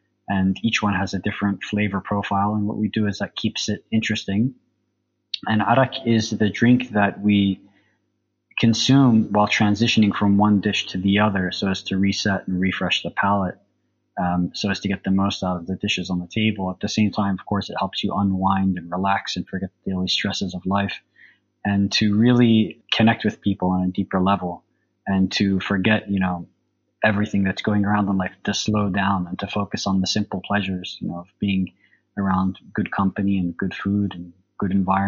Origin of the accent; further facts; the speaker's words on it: United States; now in Palestine; I was born and raised in the States, but when I first came to Palestine in 2007, it was almost, you know, impossible for me to find authentic arak in the market.